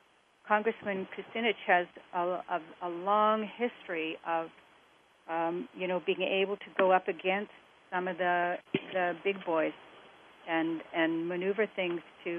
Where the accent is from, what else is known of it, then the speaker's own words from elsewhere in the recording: Canada; I'm originally from Canada, and Canada has a healthcare system that works.